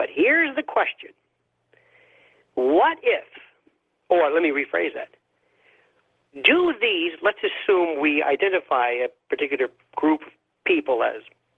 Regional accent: Tampa, Florida, United States; Well, I was raised in Tampa, and I went to a Jesuit high school

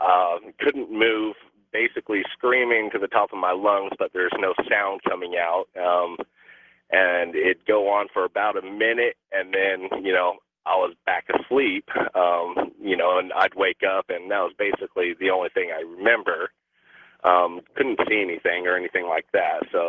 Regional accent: Las Vegas, Nevada, United States; But I grew up in Las Vegas, south side of Las Vegas Boulevard out in the desert.

